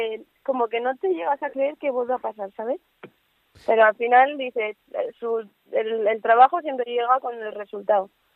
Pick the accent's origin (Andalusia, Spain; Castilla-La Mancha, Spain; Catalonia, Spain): Castilla-La Mancha, Spain; Villa de Don Fadrique; es raro que una chica de la Villa de Donfadrique se ponga a jugar y que juegue tanto, pero mi pueblo siempre creo que trata de acompañarme y estoy contenta por eso